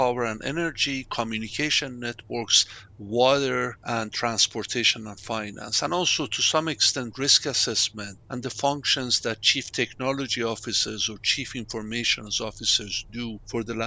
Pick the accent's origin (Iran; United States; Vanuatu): Iran; Tabriz, East Azerbaijan; I was born in Tabriz, Iran, northwestern part of Iran.